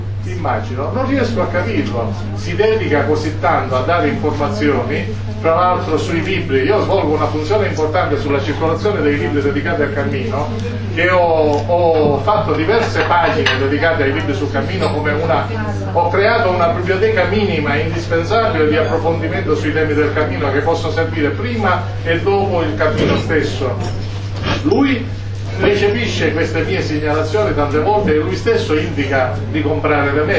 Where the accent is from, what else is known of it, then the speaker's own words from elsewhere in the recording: Sicily, Italy; E conoscemmo la origine comune di essere siciliani